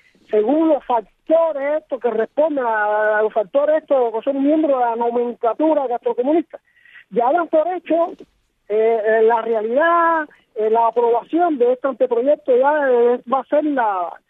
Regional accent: Cuba

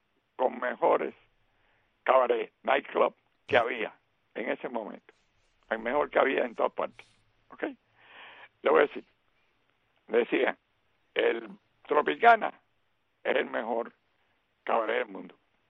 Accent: Cuba; moved away; soy más cubano que antes de nacer.

